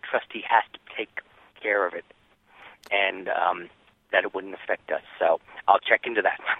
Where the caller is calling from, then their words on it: Illinois, United States; Illinois.